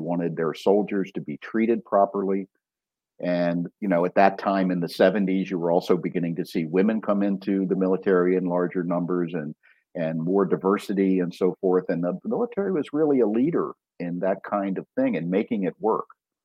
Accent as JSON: {"language": "English", "town": "Baltimore", "region": "Maryland", "country": "United States", "tie": "born or raised there", "said": "And then I left for Baltimore, my hometown, because it was the largest city in the U.S. at that time without a religious science community."}